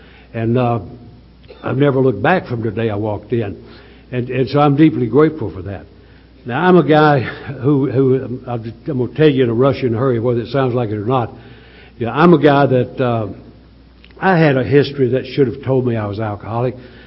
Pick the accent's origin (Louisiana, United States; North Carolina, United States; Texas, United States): North Carolina, United States; It won't sound like it, because I'm from North Carolina. We not only talk slow, we think slow.